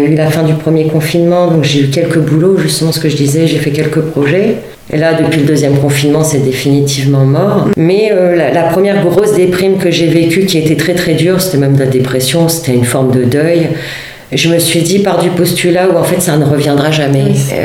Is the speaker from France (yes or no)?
yes; northern France, France; Moi, je viens de la campagne, je viens du nord de la France. Et donc, j'ai les racines de ça.